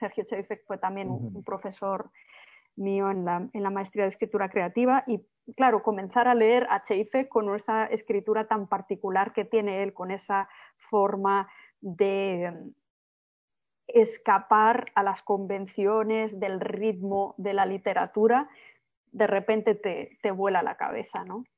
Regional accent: Spain; a mí me, imagínate lo que, siendo española, lo que me imponía tener

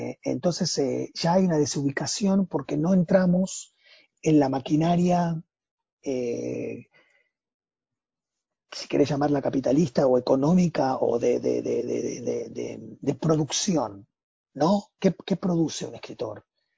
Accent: Argentina; now in United States; acá, bueno, soy el escritor argentino … pero si voy a Argentina, soy el escritor de Estados Unidos.

